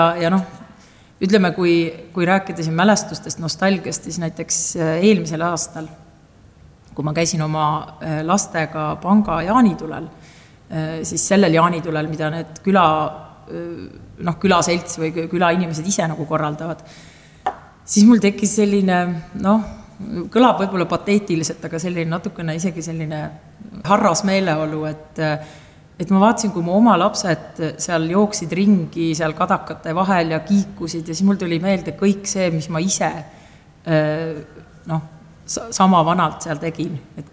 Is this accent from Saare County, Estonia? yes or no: yes; Saare County, Estonia; moved away as an adult; now in Tallinn, Estonia; 2011. aastal ma tulin siis Saaremalt ära ja mitte sellepärast, et ma ise, et midagi oleks Saaremal nagu pahasti olnud, aga lihtsalt elu tõi Tallinnasse.